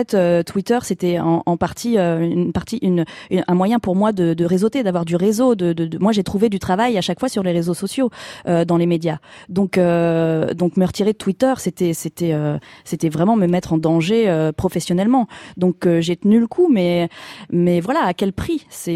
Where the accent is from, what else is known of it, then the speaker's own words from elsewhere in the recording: Grand Est, France; Enfin, moi je viens de Champagne, je connaissais personne non plus